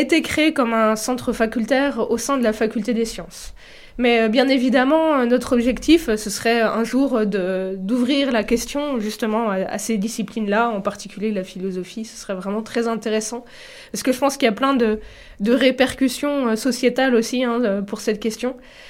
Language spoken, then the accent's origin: French; France; je suis française. J'ai fait pas mal de mes études en France, donc des études universitaires.